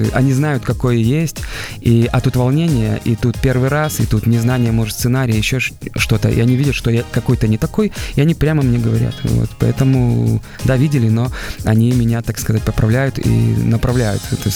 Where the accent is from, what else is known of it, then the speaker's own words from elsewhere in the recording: Smorgon, Grodno Region, Belarus; Я проживаю, я со Сморгони.